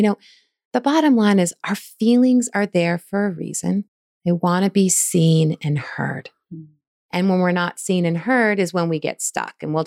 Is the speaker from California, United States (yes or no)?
yes; California, United States; I'm from California. It's always in our backyard.